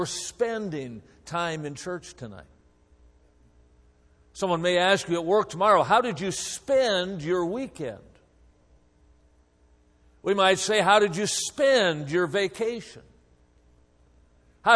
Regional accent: Wisconsin, United States; now in California, United States; I'm originally from Wisconsin, as you probably can tell from my accent

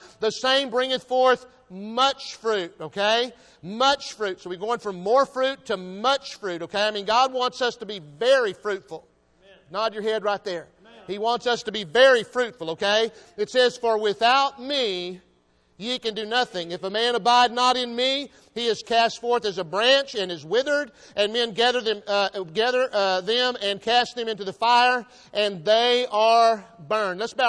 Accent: San Antonio, Texas, United States; born there; I was born in San Antonio, Texas at the Santa Rosa Hospital. And my wife was born in Harris Hospital, downtown Fort Worth. So we're Texans and we love y'all and we're honored to be here.

